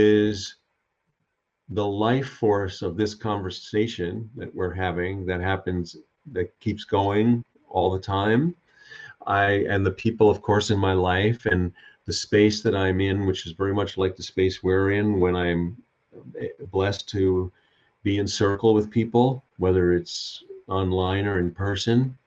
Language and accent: English; Long Island, New York, United States; I grew up on Long Island in outside of New York City in, you know, kind of middle, you know, middle, lower middle class little houses, you know, and I was raised Jewish and I am Jewish.